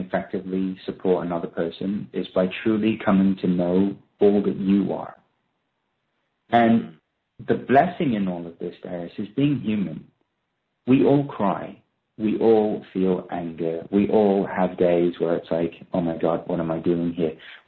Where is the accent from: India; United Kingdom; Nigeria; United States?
India; I know what it's like being Indian and being connected to family. It's important to us.